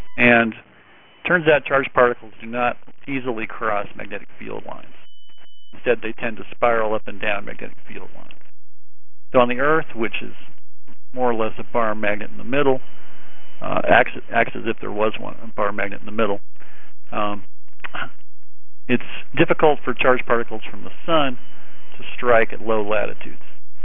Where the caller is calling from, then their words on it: Coolidge, Arizona, United States; I'm speaking today from Coolidge, Arizona. A nice warm day here.